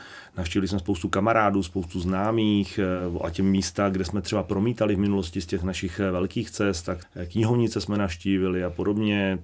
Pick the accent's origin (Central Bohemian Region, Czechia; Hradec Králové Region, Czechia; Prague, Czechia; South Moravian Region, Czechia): Hradec Králové Region, Czechia; Broumov; Já jsem původně z Bromova